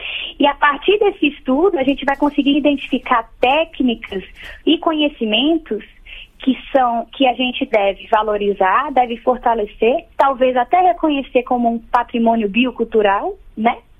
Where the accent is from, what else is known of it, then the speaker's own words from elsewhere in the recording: Brazil; Me deixa com orgulho de falar que eu sou brasileira, sabe? Eu tenho um imenso orgulho de falar que eu sou brasileira.